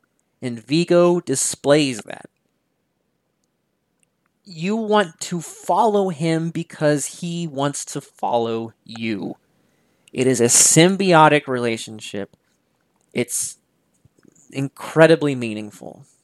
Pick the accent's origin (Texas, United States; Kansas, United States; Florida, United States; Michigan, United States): Texas, United States; I really hope my home state here of Texas does the same thing.